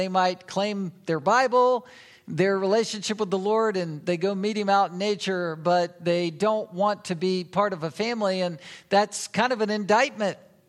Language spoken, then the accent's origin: English; Virginia Beach, Virginia, United States; moved away as an adult; I grew up in Virginia Beach, which isn't too far from getting to family members down in Durham, and I used to visit these cousins and know them, and they knew me growing up my whole life